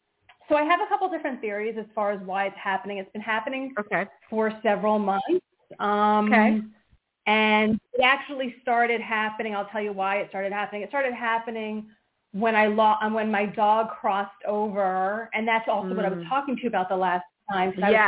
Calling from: Pennsylvania, United States; I'm calling from Pennsylvania.

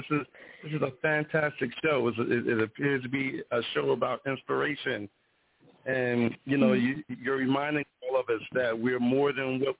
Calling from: Philadelphia, Pennsylvania, United States; I'm calling in from Philadelphia.

